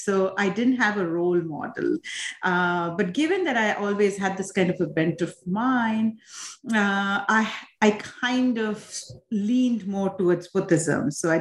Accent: Assam, India; now in United States; I was born, I'm from Assam, India, which is one of the states in the eastern part of India. And so my family comes from there. I was born there.

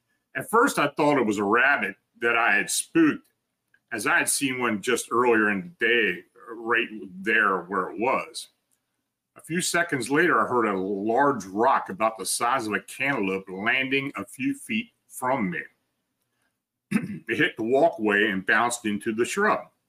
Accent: Oregon, United States; also born or lived in Las Vegas; Growing up in Oregon, I loved the rain. And for the past 10 years, we lived in Vegas where it would dump an entire year of rain in one day

